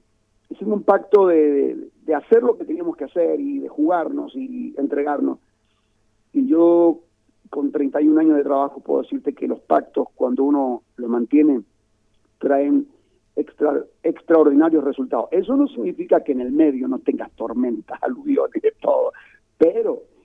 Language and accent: Spanish; Bowen, Argentina; born there; moved away as an adult; also born or lived in Buenos Aires; Yo nací en Bowen, me fui en el año 80 a Buenos Aires, viví 10 años en Buenos Aires, y allá por el 90 volvimos, ¿no?